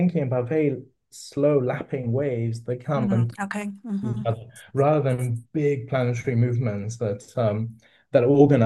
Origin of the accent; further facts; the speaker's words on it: Greece; I'm from the Mediterranean, from Greece, rather than the big ocean.